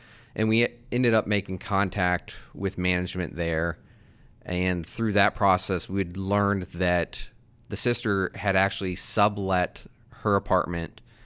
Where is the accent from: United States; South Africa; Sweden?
United States; Texas; At least I'm from Texas. Anything outside of New York City to me is considered upstate.